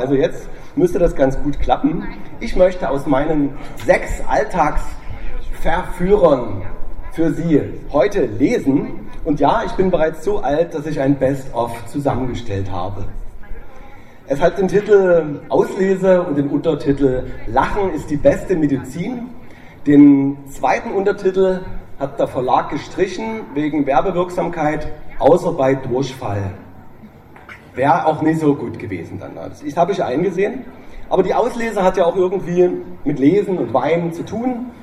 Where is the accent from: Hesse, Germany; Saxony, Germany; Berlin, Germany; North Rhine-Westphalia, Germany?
Saxony, Germany; Pirna; also born or lived in Dresden; now in Chemnitz, Germany; Ich bin in Dresden geboren, in Pirna aufgewachsen und wohne jetzt in Chemnitz.